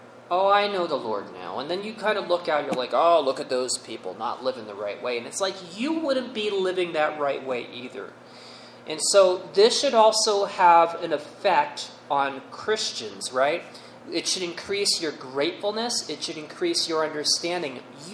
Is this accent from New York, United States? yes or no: yes; New York, United States; I'm an Italian from New York, and my family, you were always exposed to the movies like The Godfather and stuff like that.